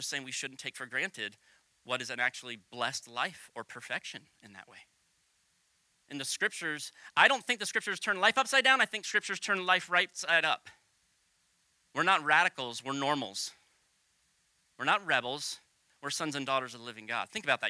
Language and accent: English; Tennessee, United States; born there; I was born in Tennessee, though. I'm very South Floridian, so I guess I get to talk that way.